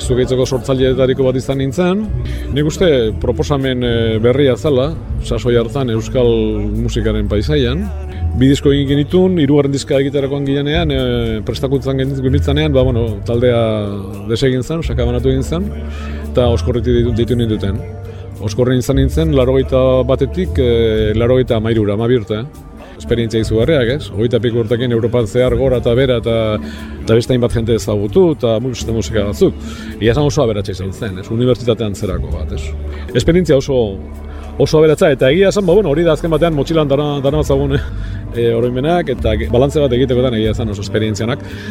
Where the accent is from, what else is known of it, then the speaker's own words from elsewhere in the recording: Ibarra, Basque Country, Spain; also born or lived in Donostia / Bilbao; now in Amorebieta-Etxano, Spain; ni Ibarren jaio naiz, naiz eta gero Ibartik ez dakit, gazterik atera nintzen Donostiara, gero Ibarrera bueltatu, bueno, azkenean Bilbora joan nintzen, orain Zornotzan, Moribeta etxan non bizi naiz.